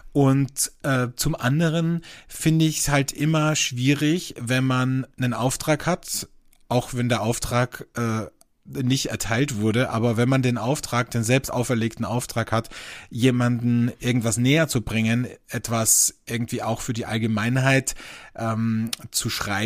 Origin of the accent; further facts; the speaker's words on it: Austria; Bei uns in Österreich ist Grauburgunder oder Pinot Gris, wie auch genannt wird, sehr beliebt.